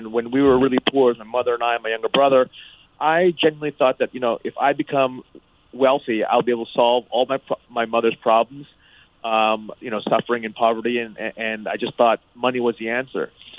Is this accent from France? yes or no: no; Thailand; ever since I was a kid growing up in Thailand